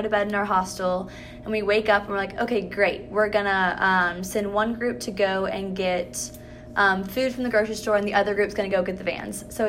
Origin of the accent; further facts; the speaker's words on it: United States; I was like, look, I'm American, I don't know how to drive a stick shift.